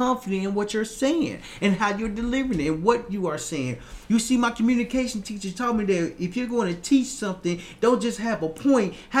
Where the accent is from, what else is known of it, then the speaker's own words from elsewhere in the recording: Little Rock, Arkansas, United States; I remember I was younger. We was playing for the Patriots back in my hometown, Little Rock, Arkansas.